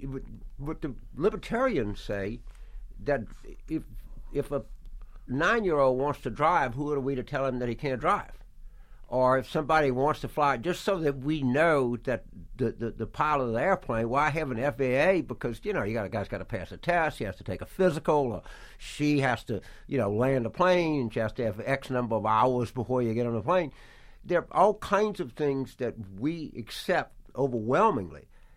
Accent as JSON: {"language": "English", "region": "Louisiana", "country": "United States", "said": "a lot of states like Louisiana, it's been said, and I think unfortunately it's my home state, that the flag of Texaco flies over the state capitol."}